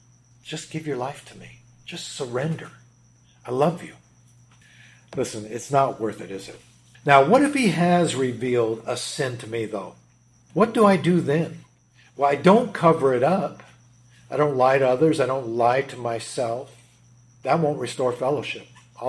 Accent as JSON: {"language": "English", "country": "Ireland", "said": "My anger is not just because I'm Irish."}